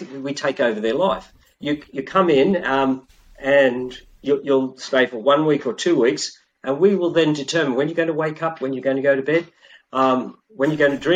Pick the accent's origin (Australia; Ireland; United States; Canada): Australia; as an Australian and part of the Commonwealth